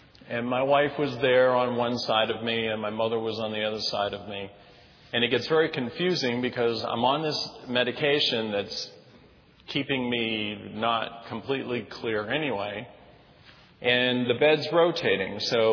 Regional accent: Maine, United States; I'm from Maine, for those of you that don't know.

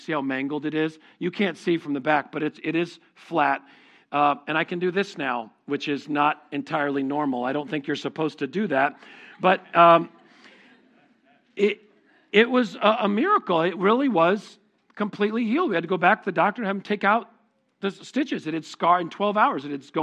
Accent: Connecticut, United States; We grew up in Connecticut.

